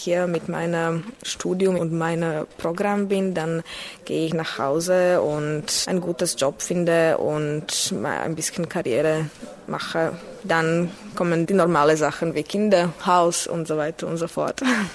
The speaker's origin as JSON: {"language": "German", "town": "Bratislava", "region": "Bratislava Region", "country": "Slovakia", "second_language": "German", "said": "Ich komme aus Bratislava, aus der Slowakei. Ich wurde im Juni 1986 geboren"}